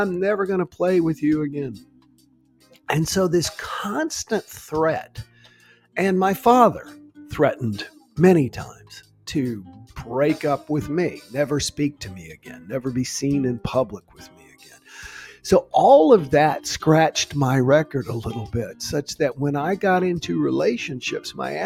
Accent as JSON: {"language": "English", "region": "the South", "country": "United States", "accent": "southern", "said": "my southern accent always comes out."}